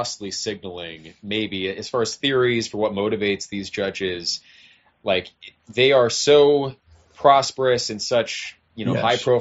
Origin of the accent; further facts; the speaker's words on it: California, United States; I'm from California.